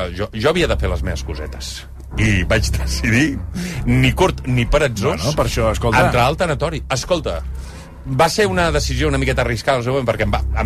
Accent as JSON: {"language": "Catalan", "town": "L'Hospitalet de Llobregat", "region": "Catalonia", "country": "Spain", "said": "ja sabeu que jo sóc de l'Hospitalet"}